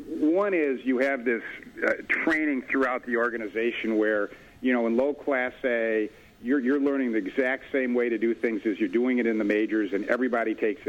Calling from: Minneapolis, Minnesota, United States; Minneapolis.

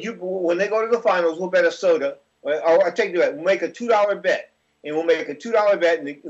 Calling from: Virginia, United States; I'm calling from Virginia.

